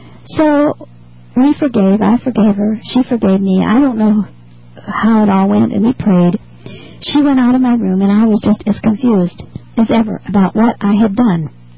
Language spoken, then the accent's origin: English; Ohio, United States; She was a girl from my home state of Ohio.